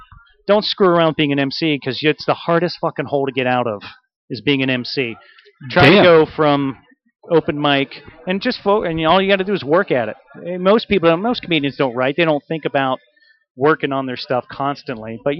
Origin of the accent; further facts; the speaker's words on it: West Virginia, United States; I grew up in West Virginia, about an hour and a half from here.